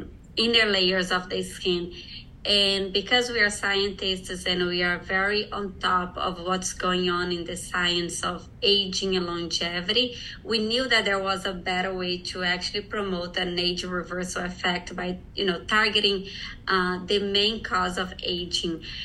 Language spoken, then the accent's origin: English; Brazil; I'm originally from Brazil.